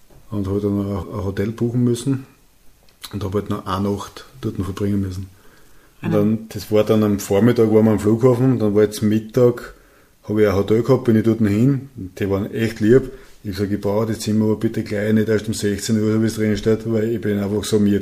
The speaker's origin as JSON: {"language": "German", "country": "Austria", "said": "Da würde es bei uns in Österreich nicht gehen dürfen, weil es einfach zu gefährlich ist."}